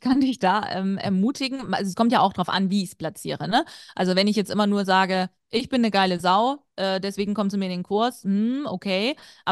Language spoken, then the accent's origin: German; Saxony, Germany; Ich komme ursprünglich aus Sachsen und wurde da sehr, also ich musste sehr hart, intensiv bestimmte Vokale zum Beispiel üben.